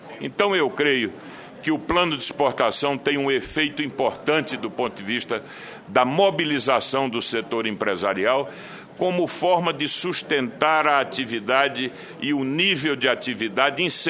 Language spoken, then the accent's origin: Portuguese; Northeast Region, Brazil; Eu sou nordestino, sei o que significou para nós uma política